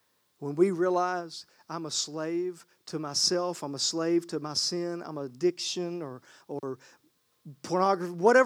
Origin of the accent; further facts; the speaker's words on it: the South, United States; Now, I still call myself a Christian because I'm from the South.